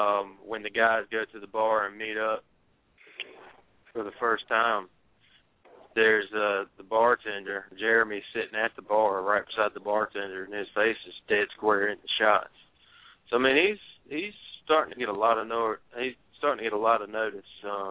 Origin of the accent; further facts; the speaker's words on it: Martinsville, Virginia, United States; Martinsville, Virginia.